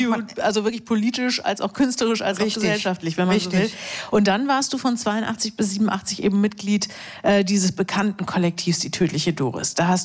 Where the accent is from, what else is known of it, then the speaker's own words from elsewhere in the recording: Melle, Lower Saxony, Germany; born there; weil ich ungefähr 20 Kilometer davon entfernt in der Weltstadt Melle zur Welt gekommen bin.